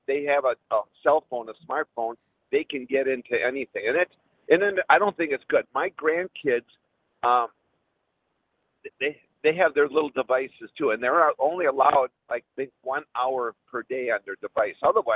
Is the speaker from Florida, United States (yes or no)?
no; Menomonee Falls, Wisconsin, United States; Well, I grew up in Menominee Falls, and I graduated from Menominee Falls East High School back in the 70s, you know?